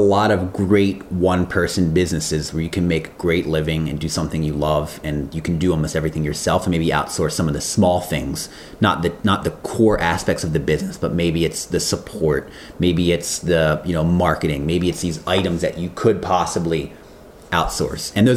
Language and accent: English; Baltimore, Maryland, United States; now in San Francisco, United States; I grew up in Baltimore.